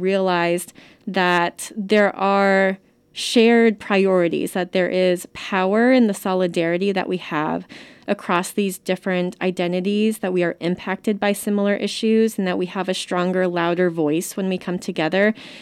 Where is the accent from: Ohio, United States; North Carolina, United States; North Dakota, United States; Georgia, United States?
North Carolina, United States; I mentioned I grew up in North Carolina, which has a more recent Asian immigrant community. I was very active and kind of involved in the Japanese community there, which was also very recent immigrant and a bit of a different, more isolated experience, I think.